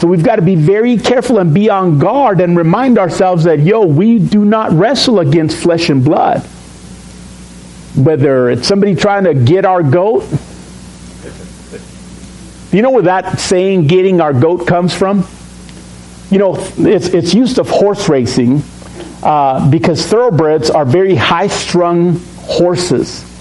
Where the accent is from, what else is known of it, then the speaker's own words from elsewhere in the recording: El Paso, Texas, United States; also born or lived in Juarez, Mexico; I'm living in a border town. You know, I was born in Mexico at the age of two. My parents moved from Juarez, Chihuahua to El Paso, Texas, so that my dad could establish residence in El Paso and get a working visa there. And so at the age of two, I was living in El Paso.